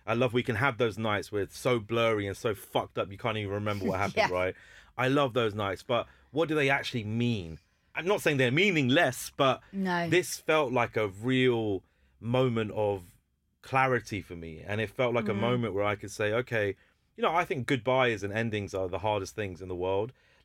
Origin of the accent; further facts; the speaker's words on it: Hounslow, London, United Kingdom; I'm from Hounslow and my school was Heathlands